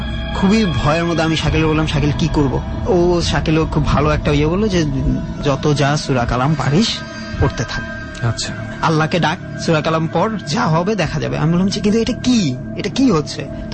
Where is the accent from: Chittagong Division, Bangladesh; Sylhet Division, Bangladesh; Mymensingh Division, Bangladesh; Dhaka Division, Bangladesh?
Dhaka Division, Bangladesh; Dhaka; আমি ঢাকাতেই বড় হয়েছি